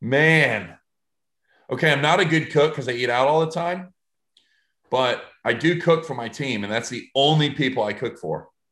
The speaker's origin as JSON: {"language": "English", "region": "New York", "country": "United States"}